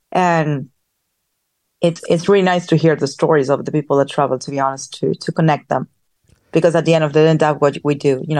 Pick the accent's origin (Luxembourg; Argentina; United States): Argentina; As I mentioned before, I'm from Argentina. I was born and raised there.